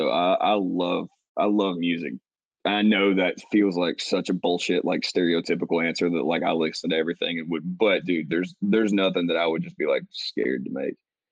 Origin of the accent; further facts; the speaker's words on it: South Carolina, United States; So I grew up in South Carolina at the foothills of the Blue Ridge Mountains.